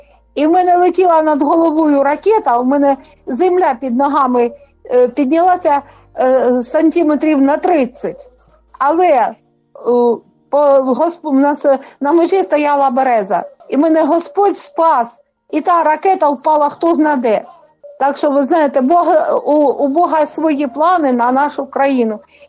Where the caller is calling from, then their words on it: Kharkiv Oblast, Ukraine; Із Харківщини.